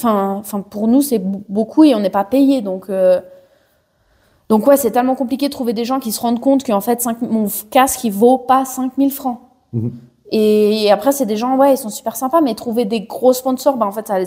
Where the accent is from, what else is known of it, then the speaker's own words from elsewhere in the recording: Geneva, Switzerland; je viens de Genève, quoi.